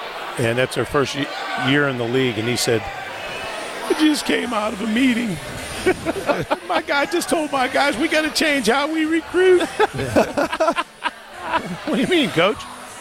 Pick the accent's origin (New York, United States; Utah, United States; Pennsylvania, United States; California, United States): Pennsylvania, United States; Listen, I grew up in Western Pennsylvania. You can find a pickaxe when you want one.